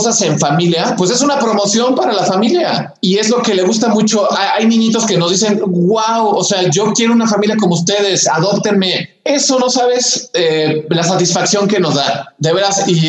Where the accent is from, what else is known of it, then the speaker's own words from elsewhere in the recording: Mexico; Entonces, somos familia mexicana, además situaciones de familia numerosa